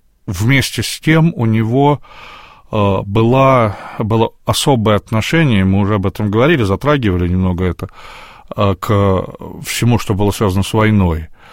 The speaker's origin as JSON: {"language": "Russian", "town": "Nizhny Novgorod", "region": "Nizhny Novgorod Oblast", "country": "Russia", "tie": "born or raised there", "said": "потому что я нижегородец, я там жил, вырос"}